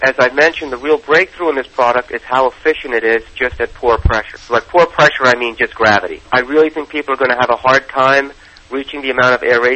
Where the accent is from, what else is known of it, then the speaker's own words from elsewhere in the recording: Philadelphia, Pennsylvania, United States; I grew up in Philadelphia.